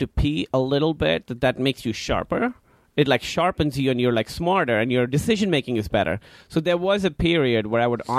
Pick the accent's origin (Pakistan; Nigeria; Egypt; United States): Pakistan; Karachi, Sindh; Pakistan, Karachi.